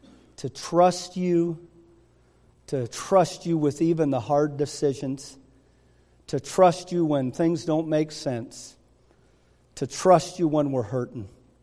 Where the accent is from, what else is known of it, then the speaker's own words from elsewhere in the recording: Traverse City, Michigan, United States; I know where I came from. I came from the Pinky of Michigan, Traverse City. If it wasn't for this book, I could still be up there.